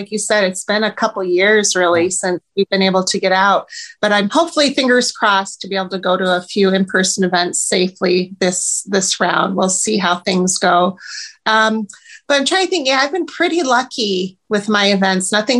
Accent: Iowa, United States; I'm from Iowa. And so we have some local Iowa bookstores

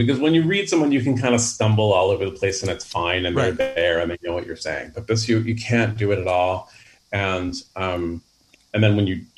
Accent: San Francisco, California, United States; Yeah, I'm from San Francisco.

